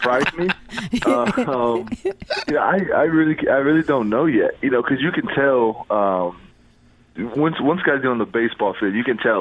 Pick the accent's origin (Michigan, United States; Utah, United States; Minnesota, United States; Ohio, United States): Ohio, United States; when I grew up over in Ohio